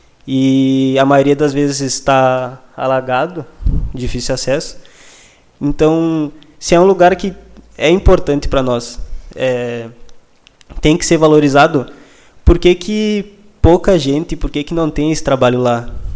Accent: Uruguaiana, Rio Grande do Sul, Brazil; eu que sou de Uruguaiana, moro ali

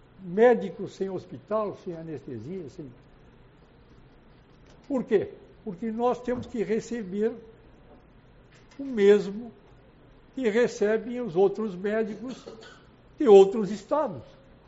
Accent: Uruguaiana, Rio Grande do Sul, Brazil; na minha terra, na minha Uruguaiana, na minha juventude ainda, pelo menos na minha mocidade.

